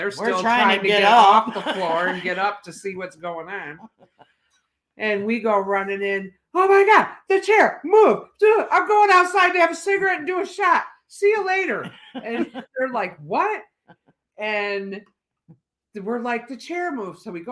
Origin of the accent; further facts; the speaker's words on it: Detroit, Michigan, United States; And I grew up in Detroit. I'm used to standing my ground.